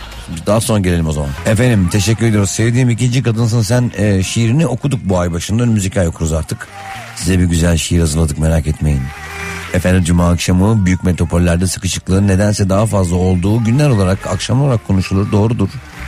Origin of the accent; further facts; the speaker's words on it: Istanbul, Turkey; born there; Ben Bakırköy Bahçeliler doğumlu muyum? Evet Bahçeliler o zaman Bakırköy'e bağlıydı ama yan yanalar hala.